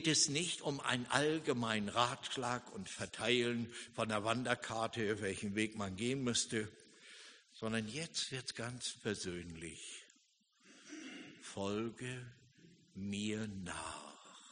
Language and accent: German; Hamburg, Germany; in meiner Heimatstadt Hamburg.